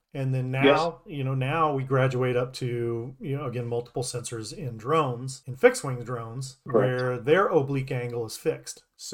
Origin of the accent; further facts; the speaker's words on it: California, United States; I grew up in Southern California.